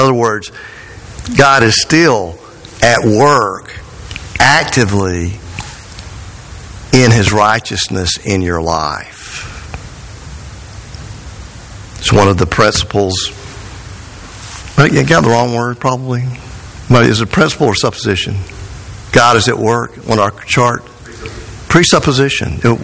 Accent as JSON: {"language": "English", "country": "United States", "said": "being the American pastor I am"}